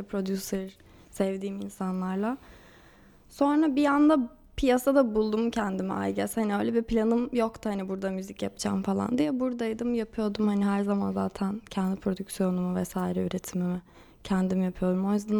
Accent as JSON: {"language": "Turkish", "town": "Los Angeles", "region": "California", "country": "United States", "tie": "born or raised there", "also_born_or_lived": "Istanbul", "said": "Los Angeles'ta doğdum, orada büyüdüm."}